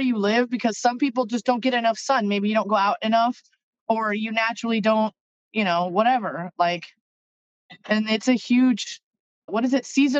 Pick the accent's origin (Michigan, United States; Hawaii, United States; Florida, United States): Hawaii, United States; also born or lived in Phoenix; now in Seattle, United States; I'm also from Hawaii, and I lived in Phoenix for a while